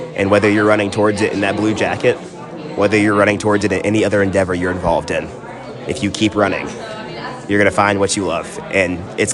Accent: Georgia, United States; So I grew up in Effingham County, Georgia, and that's pretty close to Savannah.

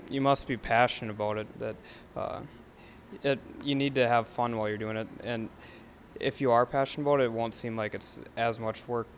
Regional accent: Holloway, Minnesota, United States; I'm from Holloway, Minnesota, and I grew up on a crop farm that grows corn, soybeans, navy beans, kidney beans, and sugar beets.

